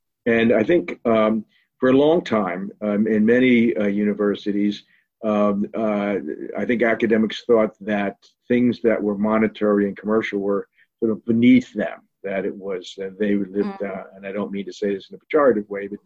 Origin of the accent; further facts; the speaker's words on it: Bucks County, Pennsylvania, United States; Well, I was I'm from Bucks County, Pennsylvania.